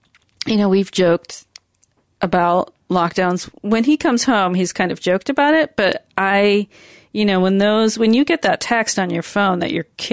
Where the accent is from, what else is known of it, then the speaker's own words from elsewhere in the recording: New York, United States; And I definitely experienced it as a New Yorker, but I was back in Seattle.